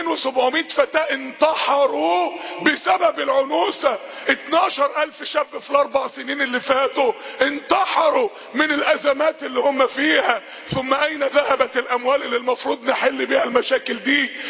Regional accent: Egypt

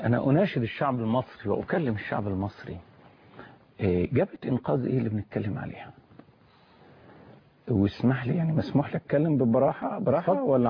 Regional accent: Egypt

